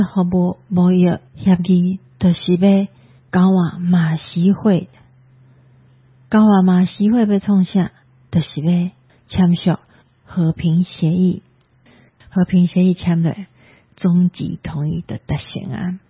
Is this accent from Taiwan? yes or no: yes; Taiwan